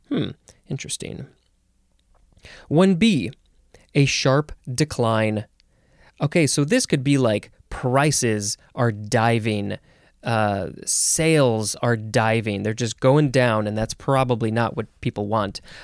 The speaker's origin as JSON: {"language": "English", "town": "Chicago", "region": "Illinois", "country": "United States", "tie": "born or raised there", "said": "I say dove. I grew up in the Chicago area."}